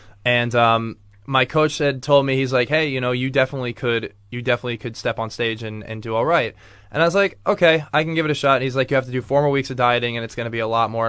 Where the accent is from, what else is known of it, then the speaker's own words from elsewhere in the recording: New Jersey, United States; now in New York City, United States; And I'm originally from New Jersey, and I will always call New Jersey home.